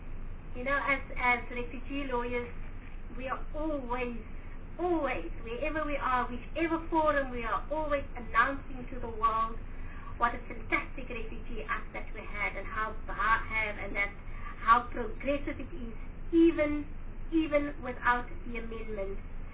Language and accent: English; South Africa; And it may say that as a South African, you can add many negatives to that if you want to.